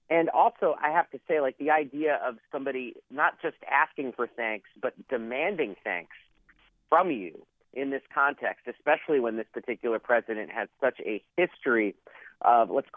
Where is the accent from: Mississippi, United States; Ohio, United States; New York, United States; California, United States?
New York, United States; New York City; Donald Trump, I'm from New York City. Donald Trump's been in my life for over three decades at this point.